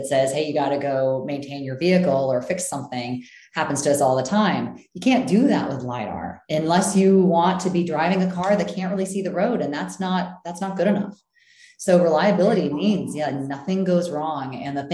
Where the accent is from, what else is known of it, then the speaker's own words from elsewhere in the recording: California, United States; I'm from California, but really wanted to do the automotive thing.